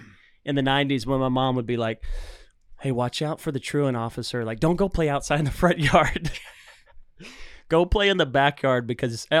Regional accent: Houston, Texas, United States; But I grew up in Houston. There was a huge community of homeschoolers, even though it was the early days.

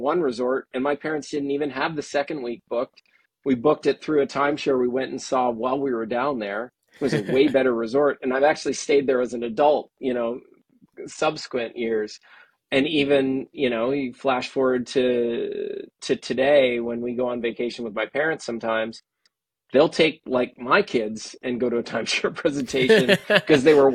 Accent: Toronto, Ontario, Canada; I grew up in Toronto, Ontario, Canada.

